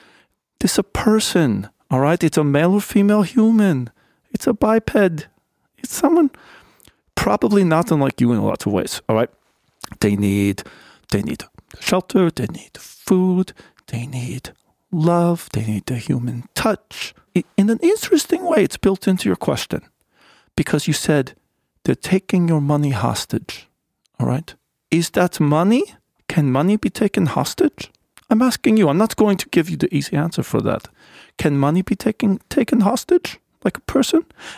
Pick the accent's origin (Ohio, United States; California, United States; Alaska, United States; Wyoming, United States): California, United States; Fresno; I was born in Fresno, and I had quite an idyllic childhood in Fresno